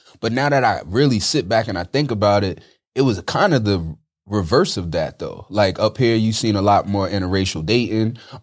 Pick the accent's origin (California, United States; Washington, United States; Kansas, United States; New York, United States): New York, United States; Bronx; also born or lived in Manhattan; So I'm originally from the Bronx. I was in between the Bronx and Manhattan. My father's Manhattan. My mom was in the Bronx. Lived down there for about 9 years. Lived in Tracy Towers.